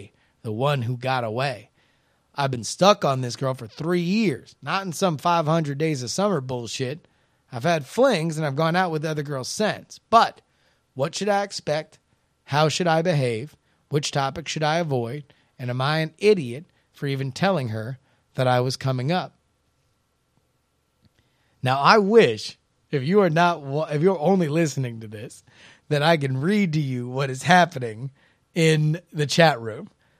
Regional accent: Texas, United States; I grew up in Texas and it was very specifically a racist joke

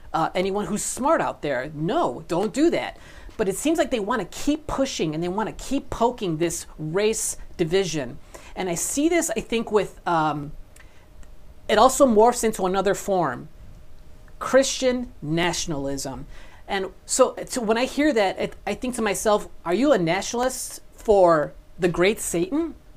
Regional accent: Chicago, Illinois, United States; growing up here, grandparents from Mexico, parents, first generation Americans, and I grew up here in Chicago.

